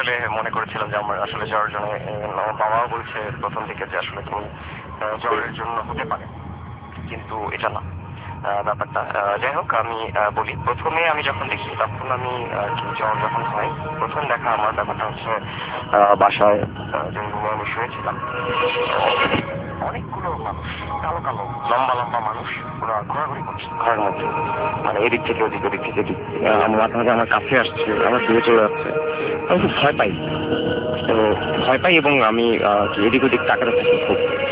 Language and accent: Bangla; Dhaka, Dhaka Division, Bangladesh; আমি মূলত পুরান ঢাকার, কিন্তু 95-96 থেকে আমরা ধানমন্ডিতে শিফট হই।